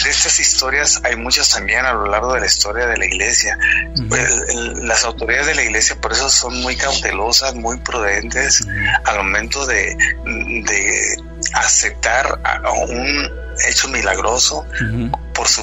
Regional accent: Michoacán, Mexico; also born or lived in Monterrey; yo soy michoacano, pero yo estudié en Monterrey, Nuevo León.

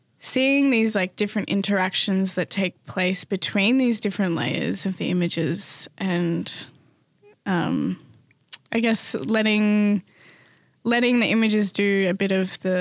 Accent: Victoria, Australia; my family's been kind of dislocated from country for three generations. So I grew up on Wadawurrung country, but, you know, my ancestral place is Pitta Pitta, which is like 3 hours south of Mount Isa.

